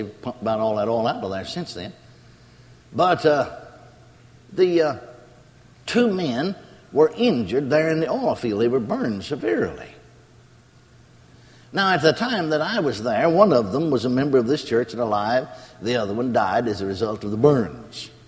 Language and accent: English; McKinney, Texas, United States; born or raised there